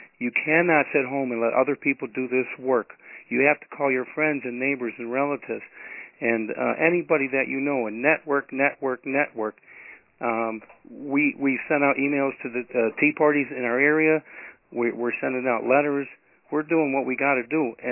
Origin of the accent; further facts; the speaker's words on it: Reynoldsville, Pennsylvania, United States; also born or lived in Du Bois, Pennsylvania; I'm from Reynoldsville, Pennsylvania, Du Bois, Pennsylvania.